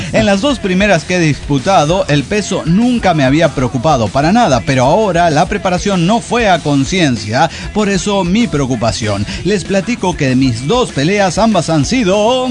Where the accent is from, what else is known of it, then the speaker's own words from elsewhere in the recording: Monterrey, Nuevo León, Mexico; Pirata, lagarto, soy el trapo de Monterrey.